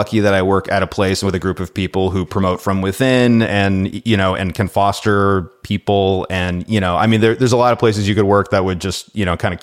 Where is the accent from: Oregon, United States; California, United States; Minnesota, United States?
California, United States; And, you know, we're from Southern California. You know, I've lived here my whole life.